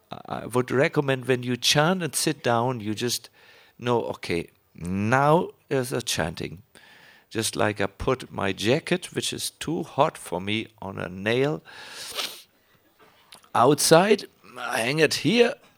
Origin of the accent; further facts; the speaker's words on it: Germany; English is a second language; I'm from Germany.